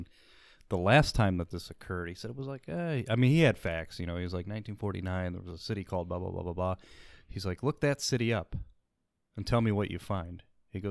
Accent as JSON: {"language": "English", "region": "Ohio", "country": "United States", "said": "You attacking me because I'm from Ohio?"}